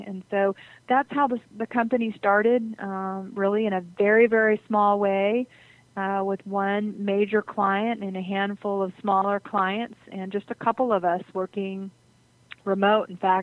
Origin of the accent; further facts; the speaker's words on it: San Antonio, Texas, United States; also born or lived in Dallas / Austin / Chicago; Well, born and raised in San Antonio, Texas. Lived here most of my life, although I've lived several years in Dallas and in Austin, and also a large chunk of my career in Chicago